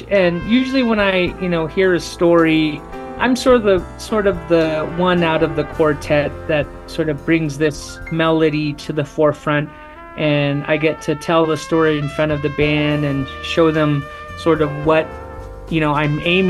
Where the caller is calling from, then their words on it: Kirtland, New Mexico, United States; I'm calling from Kirtland, New Mexico, which is sort of northwest New Mexico in the state.